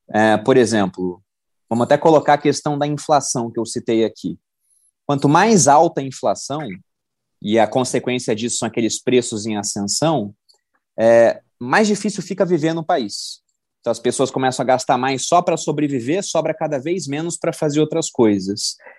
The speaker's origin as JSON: {"language": "Portuguese", "town": "Cabo Frio", "region": "Rio de Janeiro", "country": "Brazil", "tie": "born there", "said": "Eu morei no Rio, eu só nasci em Cabo Frio, mas eu morei no Rio boa parte da minha vida."}